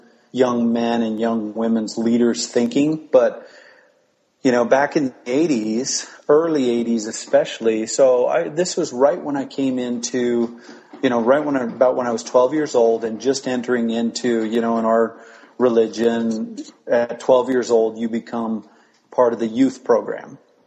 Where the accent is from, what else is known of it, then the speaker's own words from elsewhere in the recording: Salt Lake City, Utah, United States; I'm from Salt Lake City.